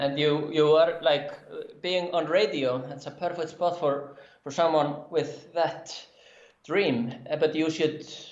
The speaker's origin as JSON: {"language": "English", "country": "Iceland", "tie": "born or raised there", "also_born_or_lived": "United States", "second_language": "English", "said": "I'm from Iceland. I'm actually born in the US. I am 36 years old. So I'm born in the US, but I've lived my life in Iceland."}